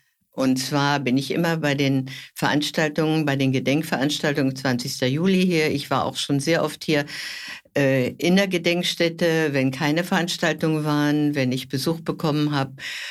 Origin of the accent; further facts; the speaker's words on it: Berlin, Germany; born there; Ich bin Berlinerin, bin hier geboren und bin 87 Jahre alt.